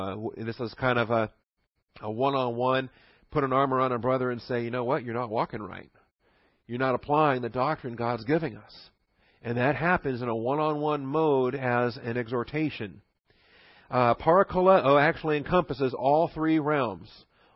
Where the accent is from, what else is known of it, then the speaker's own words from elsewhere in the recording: Texas, United States; accent: Texan; Again, I have my accent, Texan pronunciation, parakletos